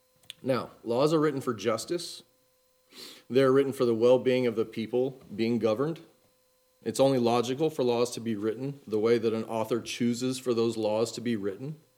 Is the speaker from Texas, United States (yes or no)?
yes; Austin, Texas, United States; Being born and raised in Austin, I had been to the Capitol a few times, going on field trips or school-related events